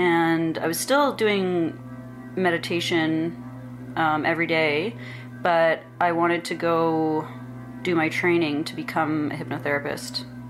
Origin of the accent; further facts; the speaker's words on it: Regina, Saskatchewan, Canada; my best friend from my hometown in Regina